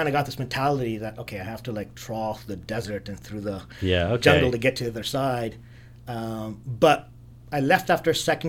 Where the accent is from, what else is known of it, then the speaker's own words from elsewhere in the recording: Toronto, Ontario, Canada; I grew up in downtown Toronto. So I'm a first-generation immigrant. My parents immigrated a couple years before I was born.